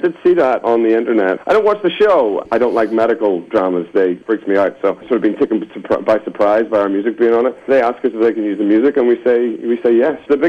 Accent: Northern Ireland, United Kingdom; Growing up in Ireland, it's definitely an escapist thing, you know.

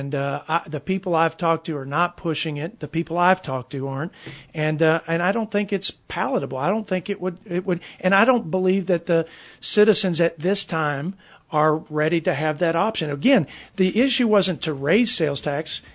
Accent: Texas, United States; what I've learned over the years from growing up in West Texas

